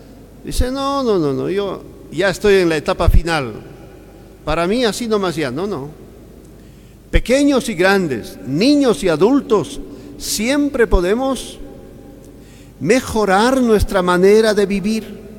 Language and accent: Spanish; Bolivia; si nosotros, como bolivianos, no apostamos a una conversión de esta situación que vivimos